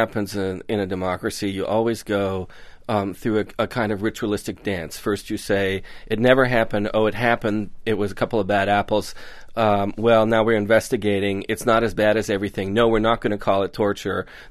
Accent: Iran; growing up in Iran

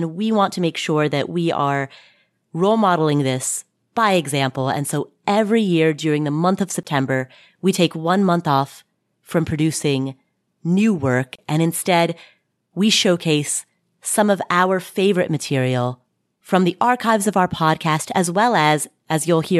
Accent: Cincinnati, Ohio, United States; I'm from Cincinnati, by the way. Make sure you eat some Skyline chili while you're there.

